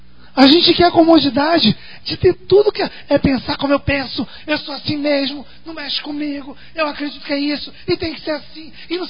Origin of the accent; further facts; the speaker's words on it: Brazil; A gente, como brasileiro, a gente tem uma facilidade muito, muito de desmerecer as nossas coisas.